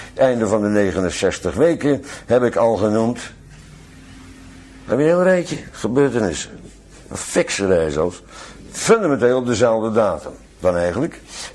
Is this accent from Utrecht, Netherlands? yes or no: no; Bodegraven, South Holland, Netherlands; ook al kom ik uit Bodegraven.